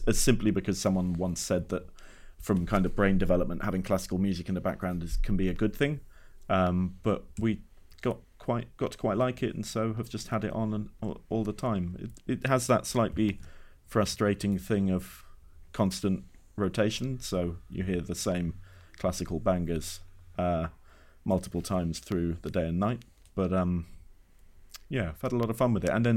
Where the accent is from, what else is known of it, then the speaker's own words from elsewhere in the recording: Exeter, South West England, United Kingdom; which is a nice touch for me as I grew up in Exeter.